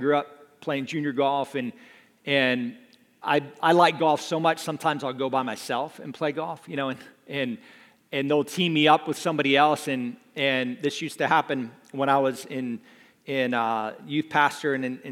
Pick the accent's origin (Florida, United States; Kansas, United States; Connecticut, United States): Florida, United States; Jupiter; I grew up in Jupiter, Florida, which is out of this world, by the way.